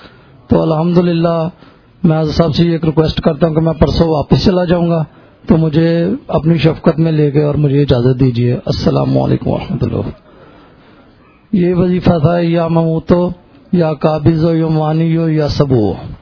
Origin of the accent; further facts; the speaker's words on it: Faisalabad, Punjab, Pakistan; میں فیصلہ آباد سے تعلق رکھتا ہوں.